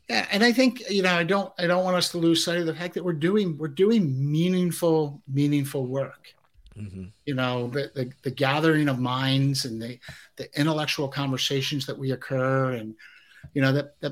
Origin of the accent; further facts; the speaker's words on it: Ireland; I travel to places that as an Irishman, I probably wouldn't be let into